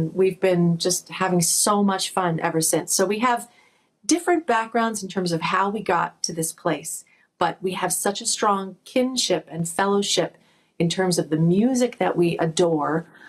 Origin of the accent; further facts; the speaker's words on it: Toronto, Ontario, Canada; So I'm from Toronto, as I mentioned, from Scarborough specifically.